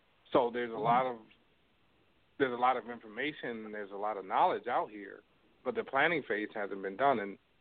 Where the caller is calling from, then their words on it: Toronto, Ontario, Canada; I'm calling from Toronto